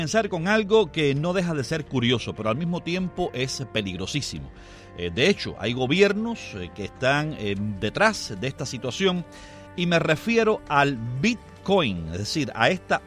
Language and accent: Spanish; Cuba; qué exagerados somos los cubanos